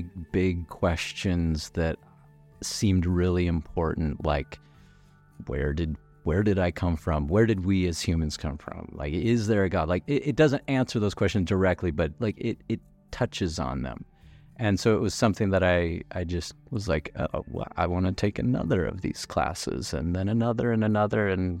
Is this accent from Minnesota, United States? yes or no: yes; Minnesota, United States; I was living in my home state of Minnesota.